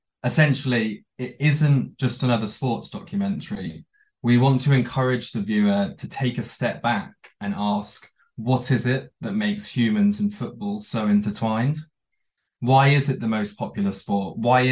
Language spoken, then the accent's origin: English; South East England, United Kingdom; my passion for filmmaking actually began growing up in Buckinghamshire.